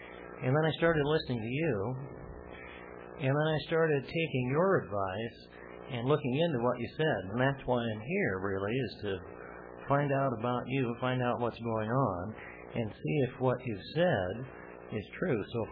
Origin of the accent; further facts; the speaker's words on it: Arizona, United States; I'm from Arizona.